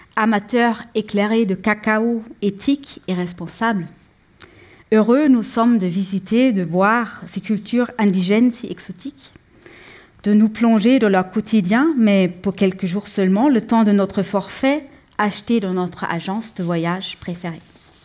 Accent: Germany; Je suis allemande et je sais les souffrances que mes parents ont vécues

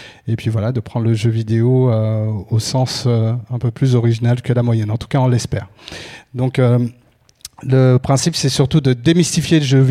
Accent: Créteil, Île-de-France, France; je viens de Créteil. Je ne sais pas pourquoi j'aime bien dire ça. Je vais me présenter là, la tour où j'ai vécu lors de mes jeunes années.

